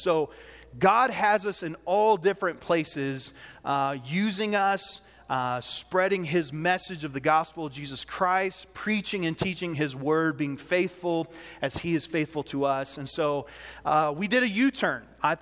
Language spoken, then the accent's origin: English; Dallas, Texas, United States; I'm originally from Dallas, Texas. So once I start relaxing my voice, you'll start hearing the accent come out. And that's where I'm from. That's where I picked my accent up.